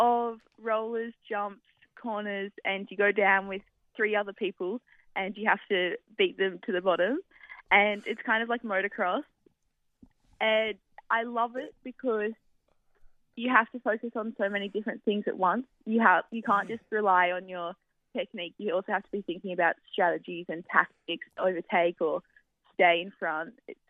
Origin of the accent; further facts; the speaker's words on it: Jindabyne, New South Wales, Australia; I think growing up in Jindabyne, everyone kind of has all the fundamentals